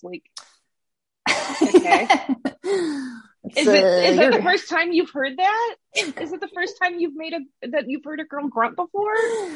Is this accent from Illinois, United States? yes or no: yes; Chicago, Illinois, United States; Well, and like, I grew up in Chicago. I grew up a Chicago sports fan. Like, having a long sports history is just a thing here.